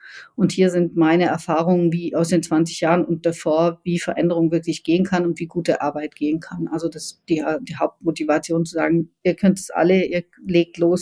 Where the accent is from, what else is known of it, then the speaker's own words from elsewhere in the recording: Baden-Württemberg, Germany; now in Berlin, Germany; Ich komme aus dem Schwarzwald ganz ursprünglich, bin jetzt in Berlin.